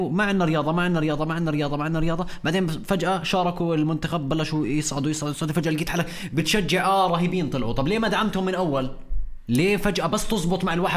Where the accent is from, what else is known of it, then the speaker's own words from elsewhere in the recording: Jordan; يعني عندنا بالاردن مثلا